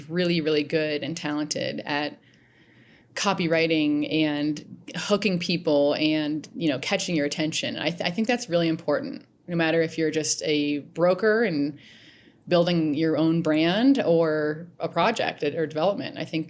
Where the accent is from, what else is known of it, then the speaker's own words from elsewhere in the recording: Ohio, United States; moved away as an adult; also born or lived in Boston / Denver; Born and raised in Ohio, a small town in Ohio, I went to Boston College after high school and moved out to Denver with three of my childhood girlfriends